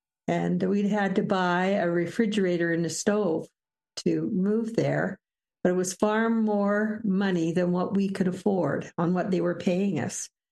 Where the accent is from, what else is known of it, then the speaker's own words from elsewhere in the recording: Edmonton, Alberta, Canada; now in Grande Prairie, Canada; I was born and raised in Edmonton.